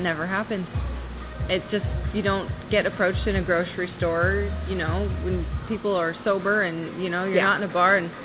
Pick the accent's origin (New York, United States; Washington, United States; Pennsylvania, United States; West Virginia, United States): Washington, United States; Bellevue; I was raised in Bellevue, so I'm a local, will be here forever, unless warm weather calls me somewhere eventually, I don't know, maybe part of the year.